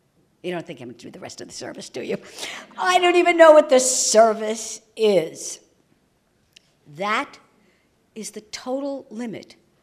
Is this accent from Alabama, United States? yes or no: no; New York City, New York, United States; He was removed from the North Bronx, the neighborhood where I grew up in New York City.